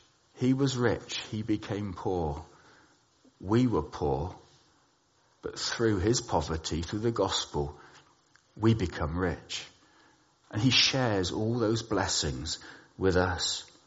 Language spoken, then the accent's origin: English; England, United Kingdom; I know we're English, but we are allowed to smile at that.